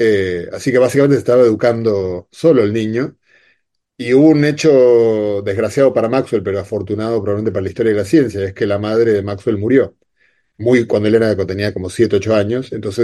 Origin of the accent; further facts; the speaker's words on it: Argentina; yo hago una pequeña pausa, como argentino